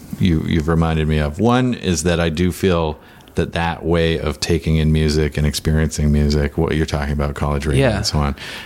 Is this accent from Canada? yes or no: yes; Victoria, British Columbia, Canada; Well, I'm from Victoria